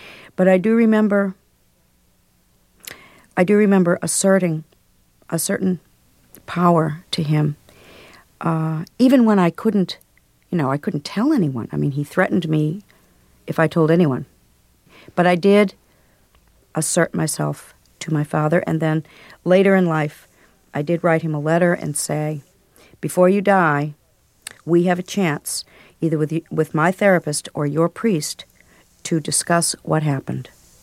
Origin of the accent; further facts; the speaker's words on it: Lynn, Massachusetts, United States; now in Vermont, United States; From the time I grew up in Lynn, I always wanted to live in northern New England, have a horse, and never wear anything except blue jeans.